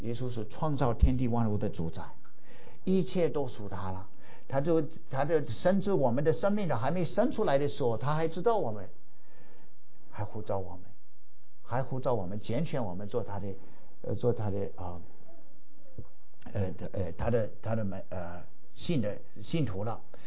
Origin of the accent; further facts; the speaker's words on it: North Dakota, United States; 我本来是我们家乡的北大科特州的大学里头的学生，有一次回到家乡了，打工